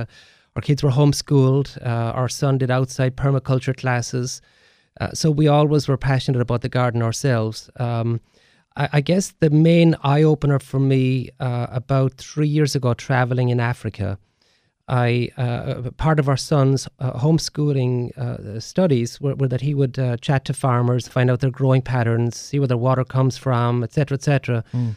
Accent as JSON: {"language": "English", "country": "Ireland", "tie": "born or raised there", "moved": "as an adult", "lives_now": "United States", "said": "growing up in Ireland, you always had a garden. So we grew up with our own home garden. I followed my passion in terms of business, coming to the United States in 1990"}